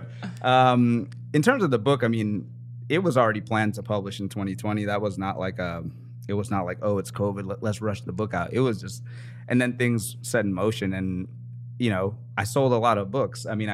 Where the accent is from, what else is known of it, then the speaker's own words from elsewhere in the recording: New Orleans, Louisiana, United States; I'm from New Orleans.